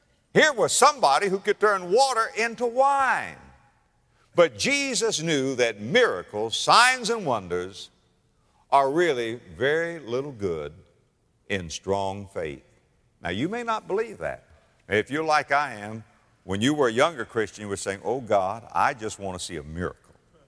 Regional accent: Florida, United States; In December 1996, in my home state of Florida, something happened.

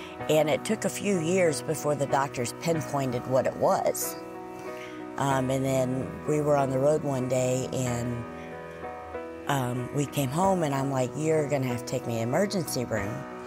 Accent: Bell, Missouri, United States; I'm actually from Bell, Missouri.

